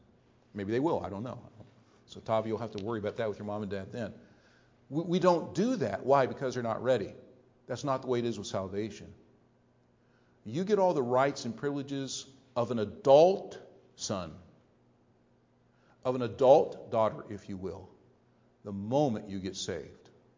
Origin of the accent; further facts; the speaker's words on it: Canton, Ohio, United States; born there; So on April 20th, 1959, I was born physically in Canton, Ohio.